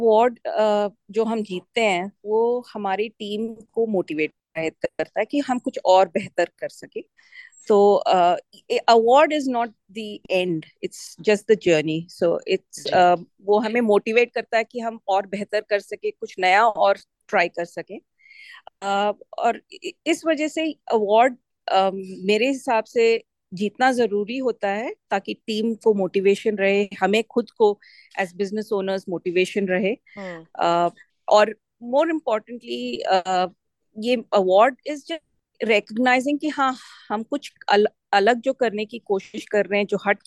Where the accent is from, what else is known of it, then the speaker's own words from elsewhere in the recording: South India, India; मैं साउथ से हूँ, you know got a lot of fond memories of south Indian food